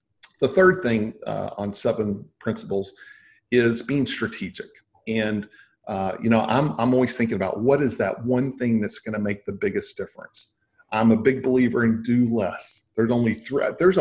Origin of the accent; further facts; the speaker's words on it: Texas, United States; Like, you know, I'm from Texas, so a wheel with a spoke and then different spokes on the wheel.